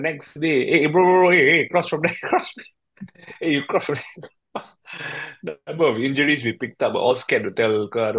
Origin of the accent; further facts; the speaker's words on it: Bedok, Singapore; In the neighborhood I grew up in Bedok, there was maybe a few Indian families that were in the vicinity.